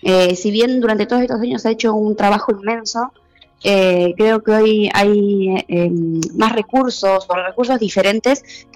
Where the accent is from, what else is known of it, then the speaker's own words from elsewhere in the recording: Tres Arroyos, Buenos Aires Province, Argentina; Yo nací en Tres Arroyos